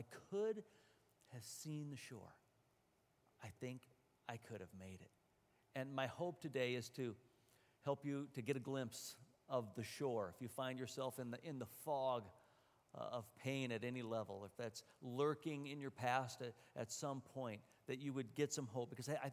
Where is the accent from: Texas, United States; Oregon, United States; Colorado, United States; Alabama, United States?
Oregon, United States; So we used to go swimming where I grew up in the McKenzie River